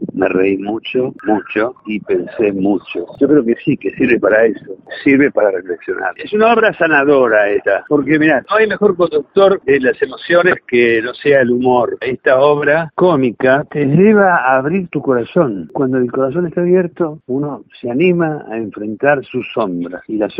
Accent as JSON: {"language": "Spanish", "town": "Pellegrini", "region": "Buenos Aires Province", "country": "Argentina", "tie": "born or raised there", "said": "un pueblo como este, precioso, que se parece a mi pueblo, a Pellegrini."}